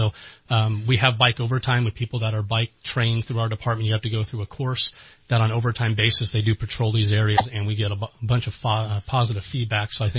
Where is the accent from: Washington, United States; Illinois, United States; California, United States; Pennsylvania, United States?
California, United States; Antioch; now in Redding, United States; for me, I'm from the Bay Area, but once I, tasted Redding, I wanted to come here.